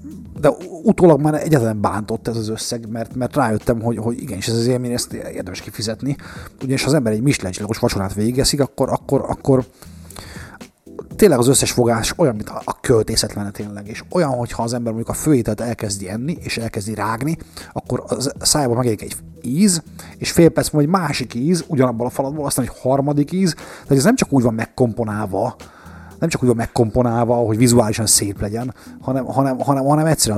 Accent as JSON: {"language": "Hungarian", "country": "Hungary", "said": "és hát ugye mi is magyarok vagyunk, Feri is, meg én is"}